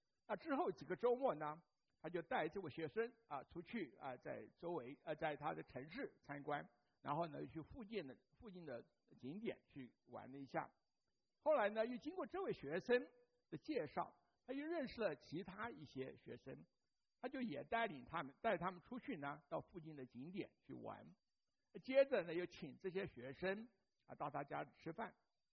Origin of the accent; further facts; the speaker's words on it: Taiwan; 那记得我很小的时候，我那时候在台湾长大的